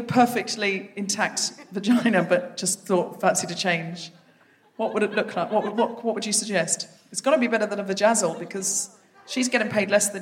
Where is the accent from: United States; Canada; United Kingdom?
United Kingdom; London; I'm from London